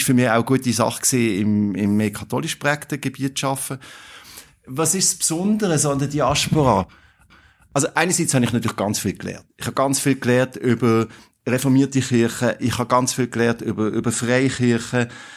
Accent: Basel-Landschaft, Switzerland; Ich bin so ein bisschen ein Agglomerationskind. Also ich bin im Agglomerationsgebiet aufgewachsen, im Baselbiet, und habe immer in Agglomerationsort gelebt.

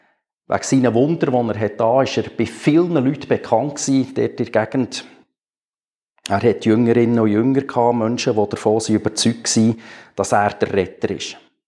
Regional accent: Grindelwald, Bern, Switzerland; Ich bin in Grindelwald aufgewachsen, da gibt es keine Palmen.

